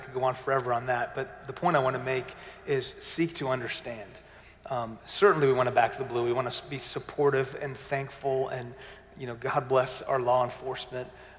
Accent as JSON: {"language": "English", "country": "Iran", "lives_now": "United States", "said": "people started throwing rocks through our window because we're from Iran"}